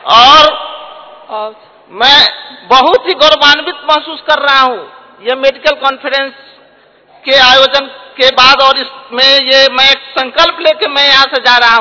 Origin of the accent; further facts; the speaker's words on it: Samastipur, Bihar, India; मैं समस्तीपुर बिहार से आया हूँ।